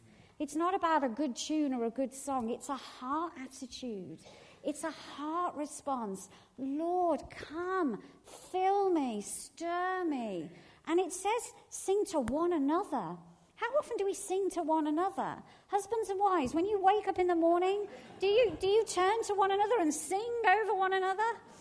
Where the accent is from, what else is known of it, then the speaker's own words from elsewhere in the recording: United Kingdom; I know we're British, so moaning kind of is a bit of a second nature.